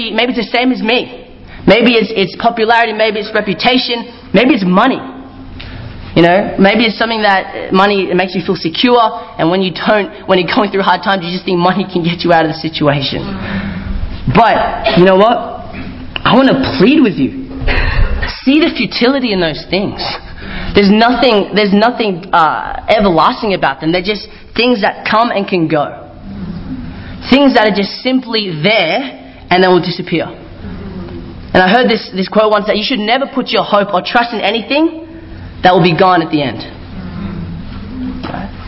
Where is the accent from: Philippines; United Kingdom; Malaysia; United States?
Philippines; You know, I'm Filipino.